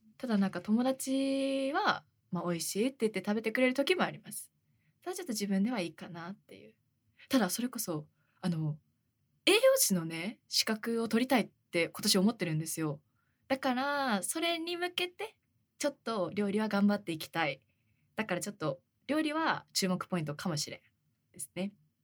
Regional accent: Kumamoto, Japan; now in Tokyo, Japan; 熊本全然坂ないんですよ。私熊本出身なんですけど

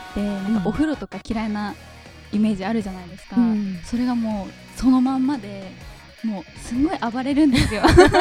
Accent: Yamagata, Japan; この曲は私の地元の山形の山形テレビでねタイアップを取った曲なので

